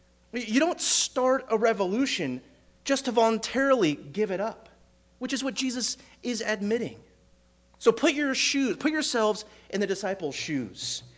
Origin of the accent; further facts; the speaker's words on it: United States; I'm an American. I never sacrifice.